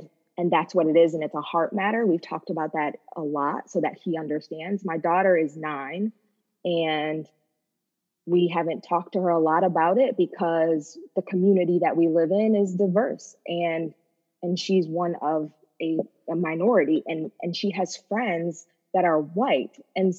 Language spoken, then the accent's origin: English; New York, United States; So I grew up in white suburbia in upstate New York